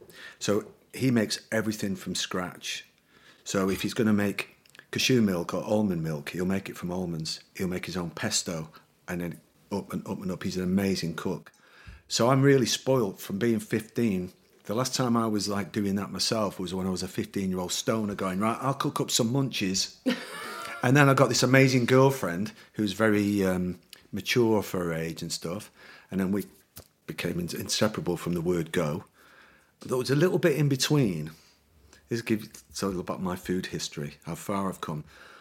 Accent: Manchester, North West England, United Kingdom; I was really, really super into smoking pot because I was from Manchester and I was a guitar player.

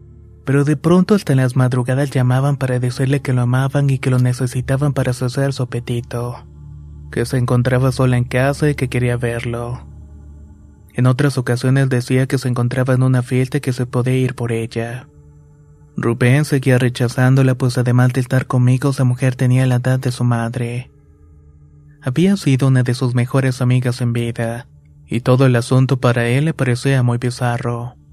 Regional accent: Venezuela; moved away; Esto que voy a contar pasó en el año 2017 cuando vivía en mi país, Venezuela.

